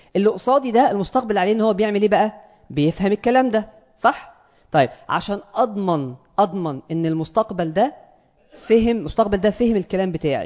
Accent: Egypt; ان تقريبا احنا عندنا في مصر تلت الناس في مصر 30% مثلا من الناس الموجودين في مصر تحت خط الفقر

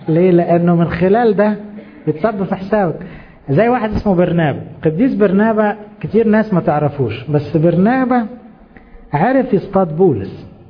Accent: Egypt; مش غرضي اعمل نسخة مني كمصري، انا نفسي اعمل نسخة مني كمسيحي

